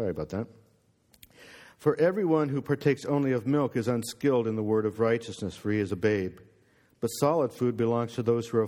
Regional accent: Port Colborne, Ontario, Canada; Actually, I'm from Port Colborne. We consider St. Catharines to be a big city.

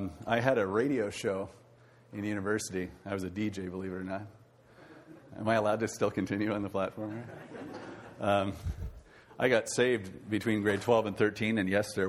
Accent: Sudbury, Ontario, Canada; I heard on a Sunday night from a radio broadcast called Breakthrough out of Southern Ontario, and I was from Sudbury.

